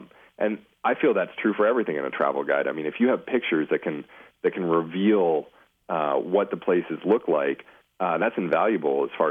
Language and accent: English; Maine, United States; You know, growing up in Maine, growing up in rural Maine, you can't help but, sort of have a love for nature.